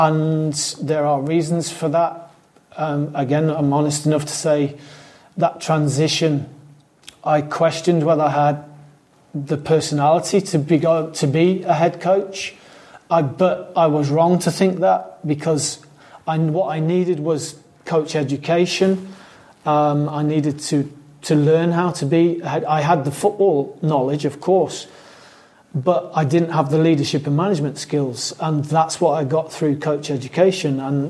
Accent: England, United Kingdom; also born or lived in Scotland; I was born in Scotland, but raised in England.

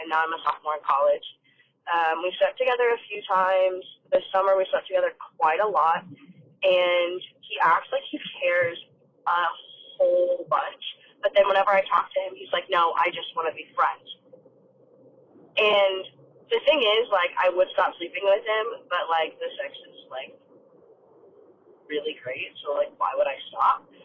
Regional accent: Las Vegas, Nevada, United States; I am 19 years old. I'm from Vegas.

